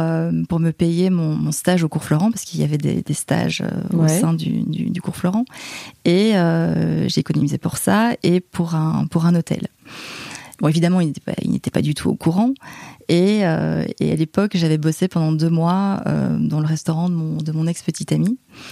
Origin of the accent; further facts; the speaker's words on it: Liège, Wallonia, Belgium; now in Paris, France; je suis belge, je viens de Liège, en Belgique. Alors, je suis à Paris depuis un petit peu plus de 10 ans.